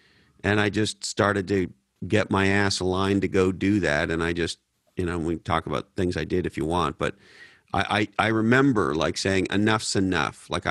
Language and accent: English; Montreal, Quebec, Canada; You know, I grew up in Montreal, Canada.